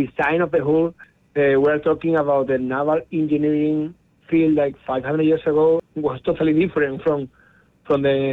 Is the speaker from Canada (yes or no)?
no; Spain; most of the guys right now, we are Spaniards, as we came from Spain